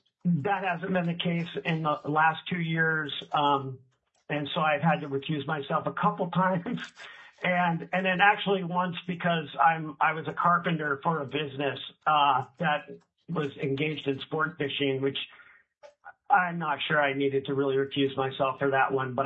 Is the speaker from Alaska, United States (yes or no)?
yes; McGrath, Alaska, United States; now in Bethel, United States; I'm a lifelong Alaskan resident born in Bethel, but I grew up in McGrath. And currently, I've lived in Bethel for the last 30 years, where I've raised my family